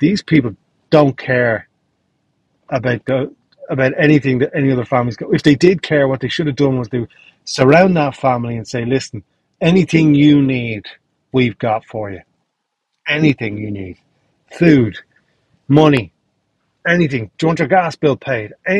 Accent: Ireland; But that was grand because we're Irish.

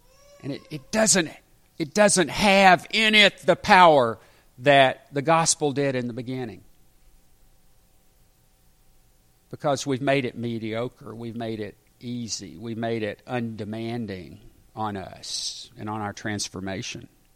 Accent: the South, United States; I grew up in the South, and in the time when I was growing up in the South, you didn't have mixed congregations.

